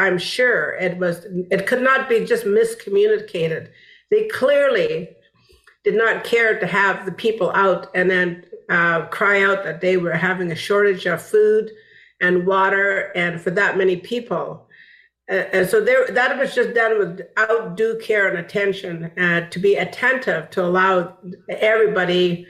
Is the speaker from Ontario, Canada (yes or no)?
no; British Columbia, Canada; I'm from the Wet'suwet'en Nation, and I'm from the Luxilio clan, which means small frog.